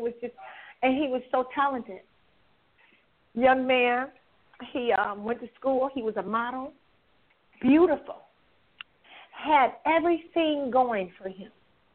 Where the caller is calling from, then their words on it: Detroit, Michigan, United States; I'm calling from Detroit, Michigan.